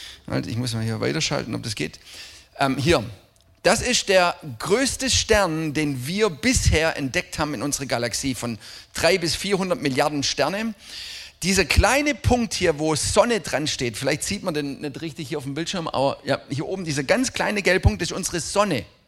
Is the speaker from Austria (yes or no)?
no; Krewinkel, Wallonia, Belgium; ich bin in Krewinkel groß geworden